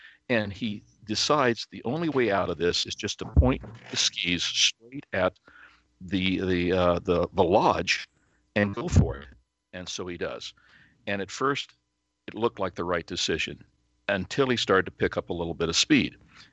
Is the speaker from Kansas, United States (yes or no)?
yes; Kansas, United States; We grew up in Kansas, which is so flat.